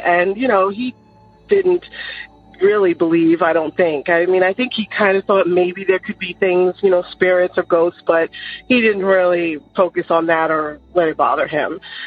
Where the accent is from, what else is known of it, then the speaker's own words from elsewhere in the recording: New York, United States; now in Georgia, United States; I live in Georgia right now, but I grew up in New York, and that's where my story takes place.